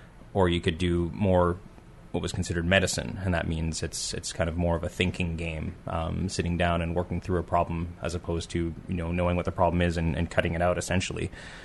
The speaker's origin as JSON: {"language": "English", "town": "Winnipeg", "region": "Manitoba", "country": "Canada", "tie": "born there", "said": "So originally I was born in Winnipeg, Canada."}